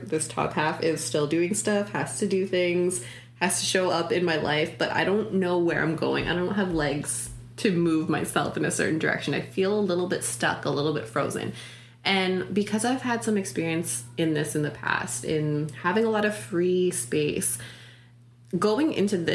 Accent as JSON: {"language": "English", "town": "Winnipeg", "region": "Manitoba", "country": "Canada", "tie": "born or raised there", "said": "being away from Winnipeg, my hometown, so much."}